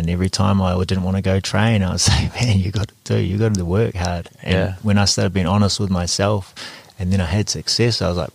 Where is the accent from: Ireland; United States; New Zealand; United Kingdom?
New Zealand; Palmerston North, Manawatū-Whanganui; born there; also born or lived in Nelson / Wellington; I was born in Palmy.